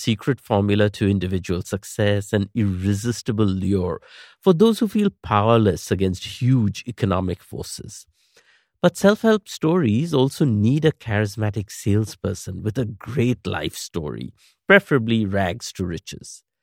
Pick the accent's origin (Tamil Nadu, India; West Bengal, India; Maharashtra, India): West Bengal, India; Kolkata; I was a child growing up in Kolkata, I came across a copy of Dale Carnegie's How to Win Friends and Influence People among my father's books.